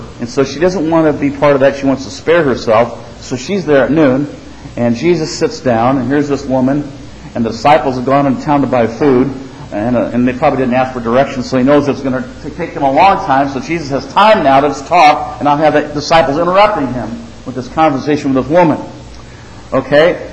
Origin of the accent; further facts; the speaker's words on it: Illinois, United States; I'm from Illinois, and there we had the Cubs-Cardinals rivalry, but that's a friendly rivalry, right? It's loving. I mean, in Central Illinois, some of your family and friends are Cubs fans, some are Cardinal fans.